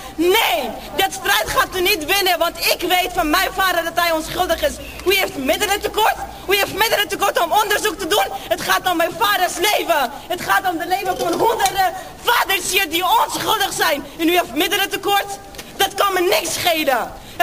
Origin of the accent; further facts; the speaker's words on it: Netherlands; Ik ben een Nederlandse.